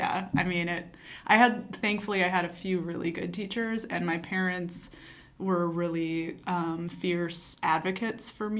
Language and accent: English; Madison, Wisconsin, United States; I grew up in Madison on the west side, and then my parents divorced, and my father lived in Middleton, and so I was in the Middleton school district